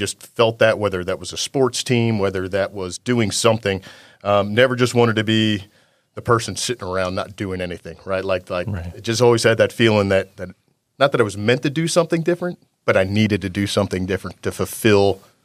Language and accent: English; New Jersey, United States; I grew up in South Jersey, right?